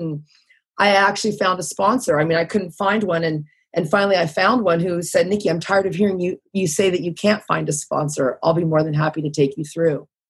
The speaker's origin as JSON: {"language": "English", "region": "California", "country": "United States", "moved": "yes", "lives_now": "Toronto, Canada", "said": "I'm from California. I forgot to tell Justin that. I'm actually from Orange County. And I came to Toronto and my problems followed me."}